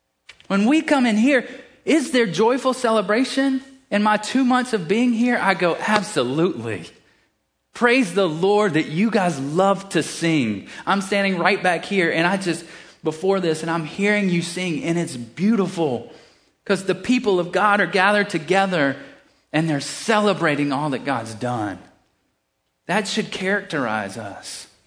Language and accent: English; South Carolina, United States; I grew up in South Carolina, 30 minutes from Clemson.